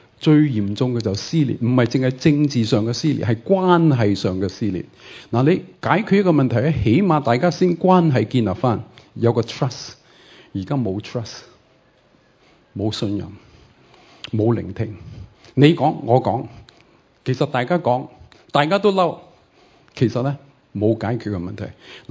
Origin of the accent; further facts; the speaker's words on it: China; 即系我哋中国人有好多种唔同嘅教导嘅方式，但系我哋中国人咧就父母啊等等系主导嘅